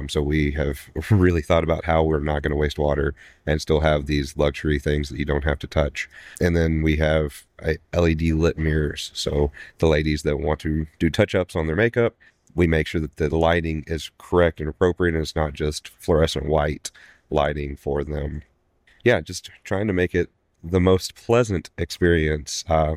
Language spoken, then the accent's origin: English; Waco, Texas, United States; Born and raised in Waco / the big city of Groesbeck.